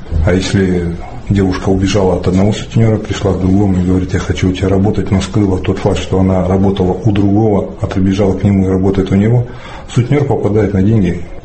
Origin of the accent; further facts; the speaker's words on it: Nizhny Tagil, Sverdlovsk Oblast, Russia; Да, я родом из Нижнего Тагила. Проживал там, у мастера по приемке цветного металла.